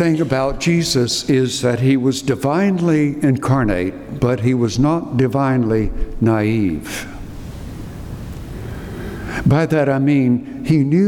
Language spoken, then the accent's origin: English; the South, United States; also born or lived in New York City; Now, growing up in the South, I have a problem with that because we don't attack anything directly.